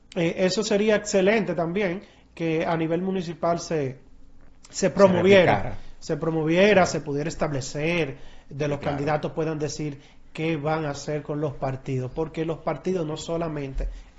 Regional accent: Dominican Republic; Nosotros como República Dominicana.

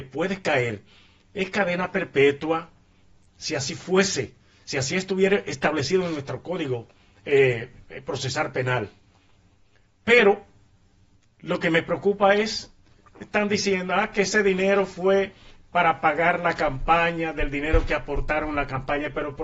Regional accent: Dominican Republic; Yo lo digo como dominicano

